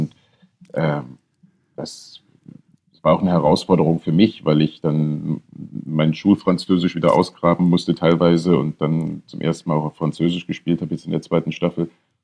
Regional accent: East Germany, Germany; Ich bin ja in der DDR aufgewachsen

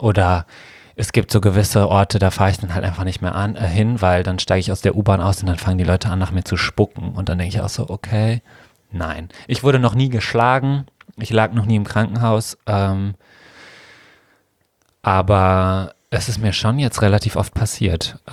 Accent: Essen, North Rhine-Westphalia, Germany; ich bin in Essen aufgewachsen, ne? Ja. Also das ist jetzt auch nicht gerade das harmloseste Pflaster, würde ich mal behaupten

